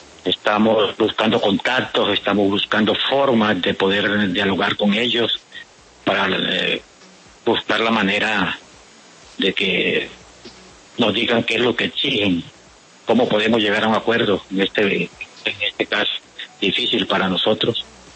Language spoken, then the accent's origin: Spanish; Arauca, Colombia; respecto al problema que tenemos los araucanos en este momento. Parece que el gobierno no nos considera como colombianos.